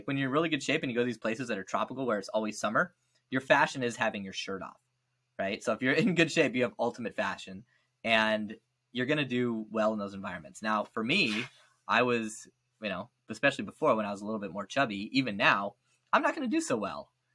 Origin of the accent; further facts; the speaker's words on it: United States; I got a lot of love in Ukraine by being American.